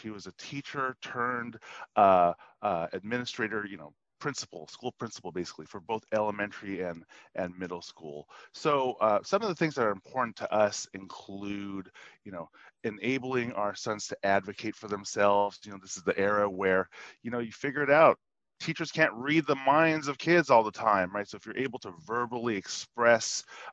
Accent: Philippines; So I'm Filipino

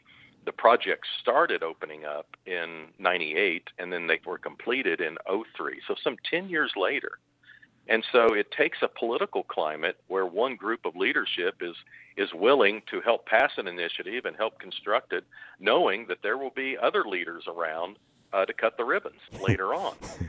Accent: Oklahoma City, Oklahoma, United States; When I was growing up in Oklahoma City, most of my high school classmates and college classmates ultimately left

